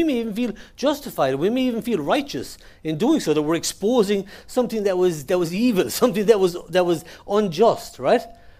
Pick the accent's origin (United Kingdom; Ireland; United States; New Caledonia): Ireland; accent: Irish; when I first came to the Lord as an Irish person, and I don't want to paint every Irish person with this brush, but majority of us, it flows very well with our accent and with our speech